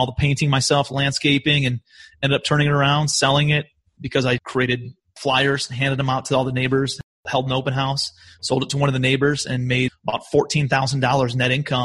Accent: Cleveland, Ohio, United States; My background, I'm from Cleveland, Ohio originally

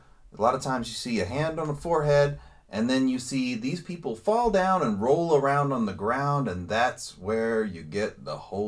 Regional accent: the South, United States; I grew up in the South, so I'm privy to this kind of thing.

